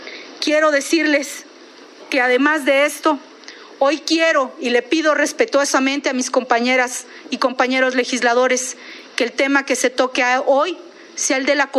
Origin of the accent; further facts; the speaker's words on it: Puebla, Mexico; como poblana y como mexicana.